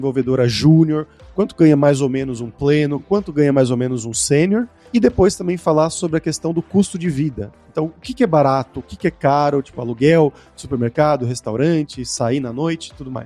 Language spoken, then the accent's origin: Portuguese; Brazil; uma das críticas que nós, como brasileiros, temos geralmente do Brasil é isso, né?